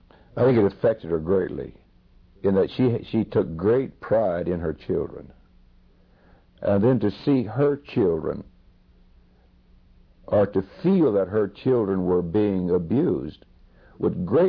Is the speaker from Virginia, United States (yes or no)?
no; Texas, United States; now in California, United States; So we came to California from Texas, but yet for the next several years, our environment was still people from the South and so forth.